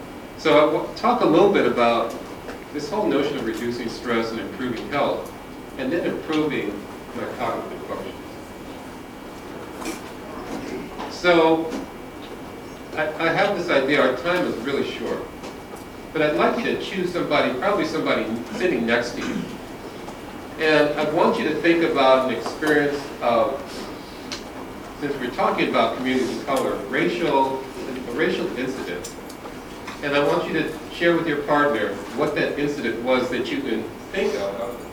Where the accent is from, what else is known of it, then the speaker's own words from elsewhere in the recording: Chicago, Illinois, United States; I'm from Chicago.